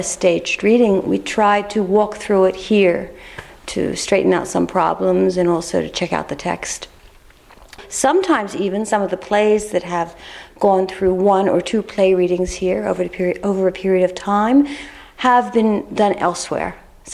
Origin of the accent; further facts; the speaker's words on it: United States; I'm American origin. I've been here since 1975.